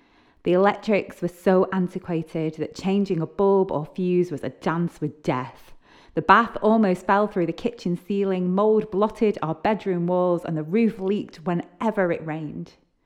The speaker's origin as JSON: {"language": "English", "town": "Liverpool", "region": "North West England", "country": "United Kingdom", "tie": "born or raised there", "said": "I was born in Liverpool in the 80s, spending my earliest years in squats and shared flats in areas like Toxteth, places with a history of protests, riots, and community campaigns against issues like racism, police brutality, and poverty."}